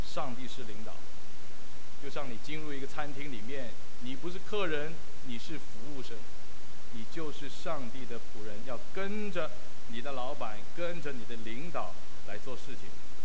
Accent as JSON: {"language": "Chinese", "country": "Hong Kong", "tie": "born or raised there", "also_born_or_lived": "Taiwan", "said": "我虽然从香港长大，但是有一段时间我就移民去了台湾。我记得我去的时候呢，我的奶奶，我们是宁波人，我们叫安娘，安娘带着我们去台湾。"}